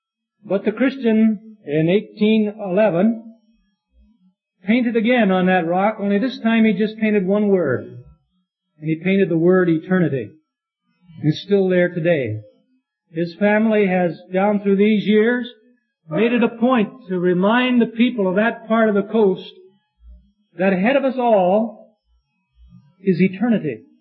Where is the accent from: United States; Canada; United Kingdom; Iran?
United States; My family and I, just a week ago, yesterday, were traveling south from my hometown.